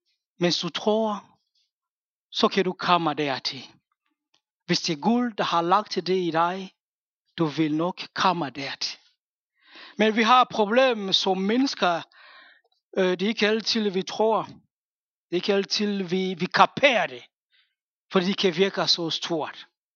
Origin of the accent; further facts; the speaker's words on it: DR Congo; Danish is a second language; now in Denmark; vi arbejder i Afrika, i Kongo, hvor jeg kommer fra.